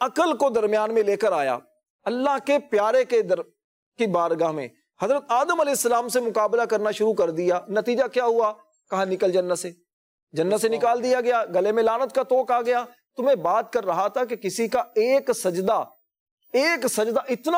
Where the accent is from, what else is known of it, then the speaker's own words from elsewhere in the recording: Hasilpur, Punjab, Pakistan; ہمارا شہر حاصل پور، ہمارا شہر ہے،